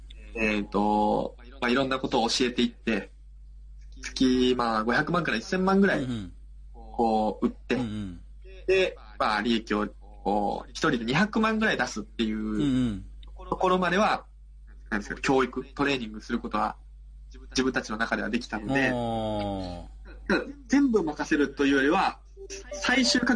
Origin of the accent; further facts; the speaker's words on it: Osaka, Japan; 私大阪出身でして、